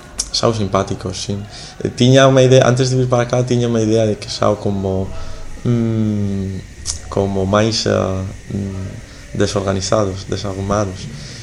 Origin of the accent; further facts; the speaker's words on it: Spain; Portuguese is a second language; now in Portugal; pois escolhi vir para Portugal, pues por causa da cercanía do meu país, eu sou de España